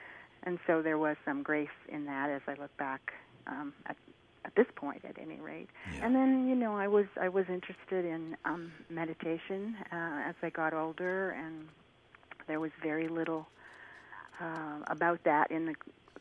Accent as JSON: {"language": "English", "town": "Indianapolis", "region": "Indiana", "country": "United States", "tie": "born or raised there", "said": "I am. I was born and raised in Indianapolis."}